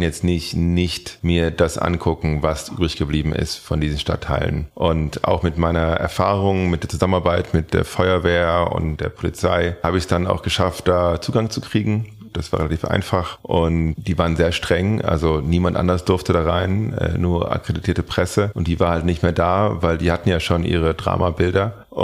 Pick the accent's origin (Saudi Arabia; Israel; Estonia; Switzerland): Saudi Arabia; now in Germany; Bin aufgewachsen in Saudi-Arabien als Kind.